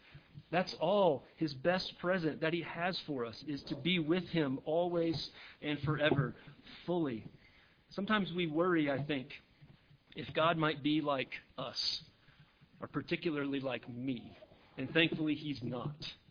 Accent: South Carolina, United States; I'd never been to a large city bigger than Atlanta before. I grew up in South Carolina.

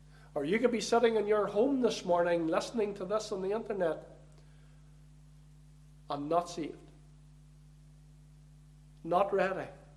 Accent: Cookstown, Northern Ireland, United Kingdom; I was brought up in Cookstown Free Presbyterian Church.

